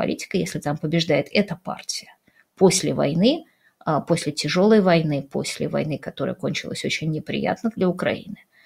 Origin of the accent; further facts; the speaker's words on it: Russia; я россиянка.